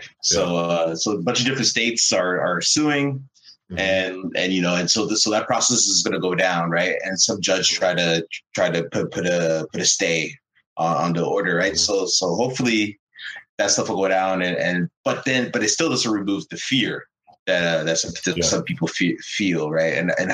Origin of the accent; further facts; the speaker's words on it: Canada; I'm from Canada.